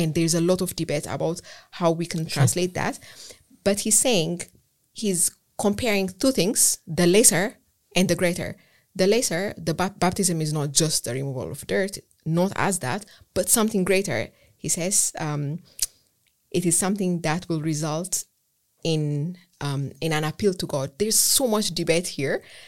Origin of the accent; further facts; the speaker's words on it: Ethiopia; English is a second language; moved away as an adult; I left Ethiopia. I'm from Ethiopia. I left Ethiopia to pursue undergraduate studies in Germany.